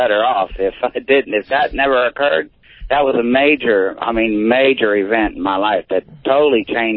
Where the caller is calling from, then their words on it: Dallas, Texas, United States; No, I'm calling from Dallas, but that happened in Nebraska 18 years ago when I lived in there.